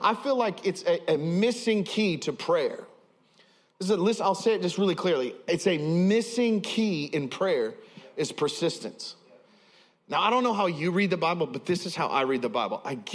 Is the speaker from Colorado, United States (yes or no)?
no; Idaho, United States; now in Delaware, United States; but where I grew up in Idaho, if you start banging on somebody's door at midnight, like you are met with a 12 gauge and like a 5 second countdown